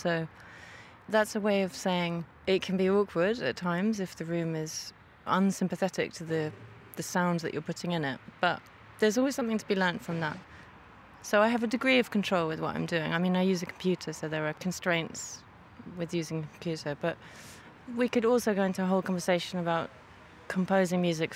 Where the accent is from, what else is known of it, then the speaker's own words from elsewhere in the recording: London, United Kingdom; and also I'm from London.